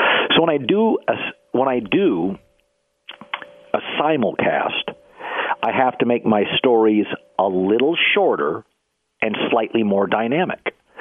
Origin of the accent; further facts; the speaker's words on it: West Coast, United States; Because I grew up on the West Coast, so I watched a lot of Fox.